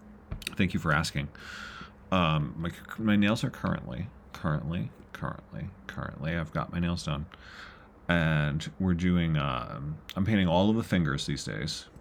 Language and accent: English; New Jersey, United States; Of course, I'm from New Jersey, so I spent, there was a year or two when I just had a full set of acrylics